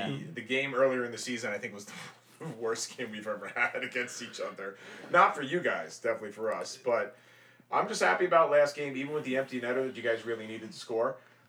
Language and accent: English; New York, United States; Well, I was from Long Island and we have the Islanders.